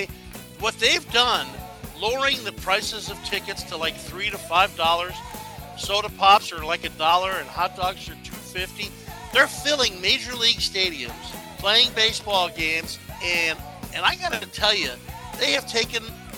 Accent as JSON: {"language": "English", "region": "London", "country": "United Kingdom", "tie": "born or raised there", "said": "as a kid growing up in London."}